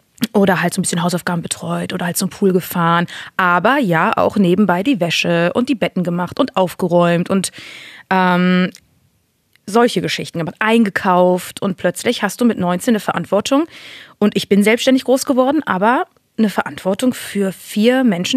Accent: Bonn, North Rhine-Westphalia, Germany; ich komme aus Bonn.

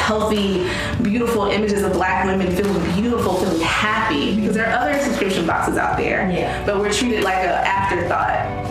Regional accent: the South, United States; now in Los Angeles, United States; I went to school on the East Coast. I'm from the South.

